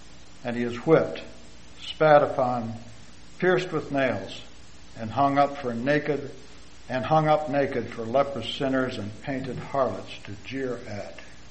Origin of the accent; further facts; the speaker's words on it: North Adams, Michigan, United States; I was born in Hillsdale County, Michigan. We lived in a little town called North Adams, a town of about 500 people, and my parents attended a Baptist church there.